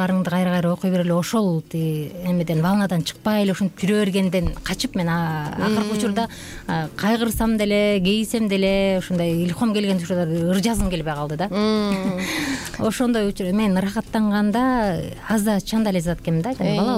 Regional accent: Naryn Region, Kyrgyzstan; Мен өзүм Жумгал районунун башкаганды айылында төрөлүп өскөм. 6 бир тууганмын, 3 кыз 3 уул, ортончусу болом.

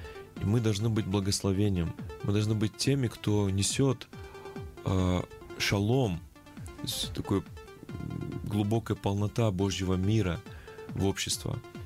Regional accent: Kyrgyzstan; born there; Я родился в Кыргызстане и очень благодарен Богу, что я родился в такой прекрасной стране.

